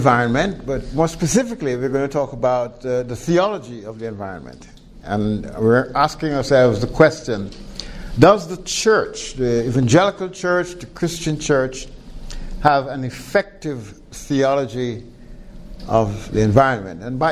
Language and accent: English; Jamaica; I'm from Jamaica in the Caribbean